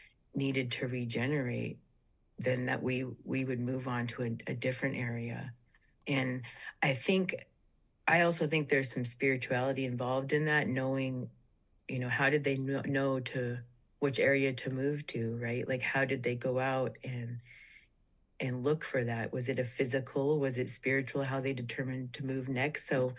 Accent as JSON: {"language": "English", "town": "Nenana", "region": "Alaska", "country": "United States", "said": "I'm from Nenana and Manly Hot Springs. I'm Dene Athabaskan."}